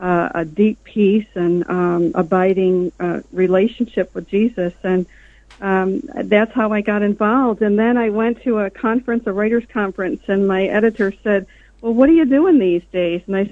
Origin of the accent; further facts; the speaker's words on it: Syracuse, New York, United States; She lives right in my hometown of Syracuse, New York.